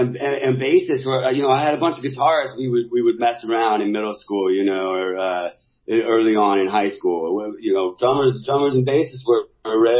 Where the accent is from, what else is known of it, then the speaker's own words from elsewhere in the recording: Seattle, Washington, United States; I was growing up in Seattle at that particular time.